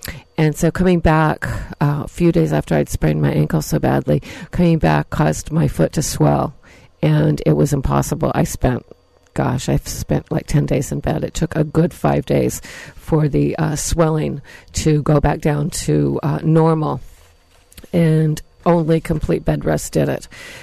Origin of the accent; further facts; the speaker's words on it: California, United States; And I grew up in the North Bay